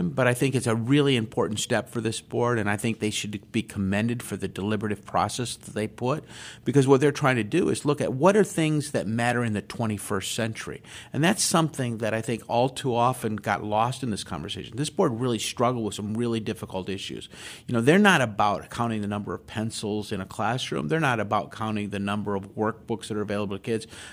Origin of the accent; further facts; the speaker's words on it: Iowa, United States; I know this growing up in Iowa